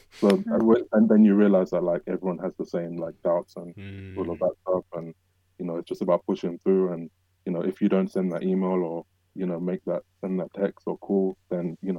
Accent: London, United Kingdom; I'm from South London

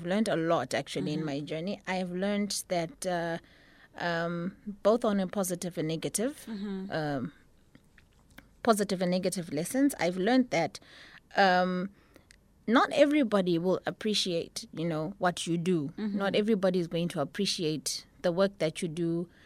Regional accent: Zimbabwe; Actually, a friend of mine back in my home country.

